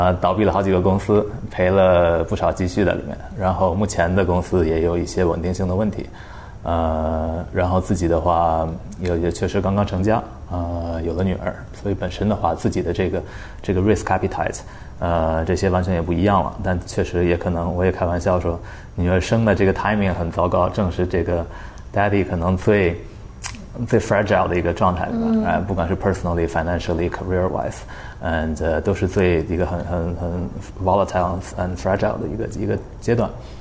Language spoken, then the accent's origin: Chinese; Beijing, China; 我是北京人，我是老北京， 虽然听起来不像，但是的话，出生在三里屯，